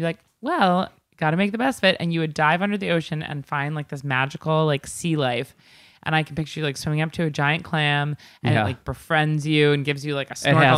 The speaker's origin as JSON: {"language": "English", "town": "Long Island", "region": "New York", "country": "United States", "said": "So I don't know if you know this, Brenton, but I'm from Long Island."}